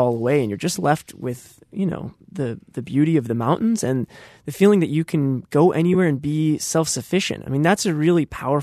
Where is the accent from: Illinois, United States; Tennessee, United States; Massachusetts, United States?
Illinois, United States; I certainly didn't feel fixed to my hometown in Illinois, and I didn't feel fixed to my town where I went to college.